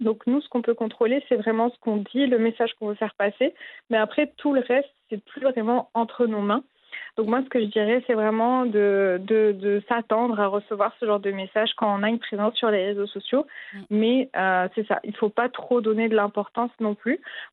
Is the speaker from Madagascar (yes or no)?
no; Morocco; comme on dit chez nous au Maroc